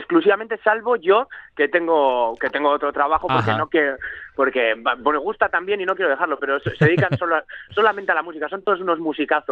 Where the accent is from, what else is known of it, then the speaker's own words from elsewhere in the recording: Bilbao, Basque Country, Spain; somos de Bilbao